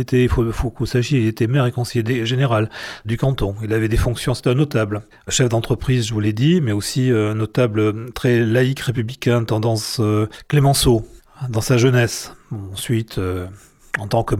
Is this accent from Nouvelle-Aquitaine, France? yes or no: yes; Objat, Nouvelle-Aquitaine, France; also born or lived in Brive; Je suis né à Brive, mais j'ai vécu dans une petite bourgade de 3000 habitants, qui s'appelle Objat, réputée au début du XXe siècle pour ses petits pois.